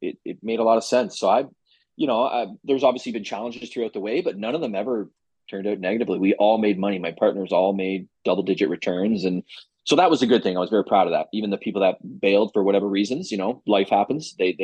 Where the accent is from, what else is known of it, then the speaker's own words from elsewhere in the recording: Ajax, Ontario, Canada; I grew up in South Ajax and there's a lot of them built in that era down there, semis, detached.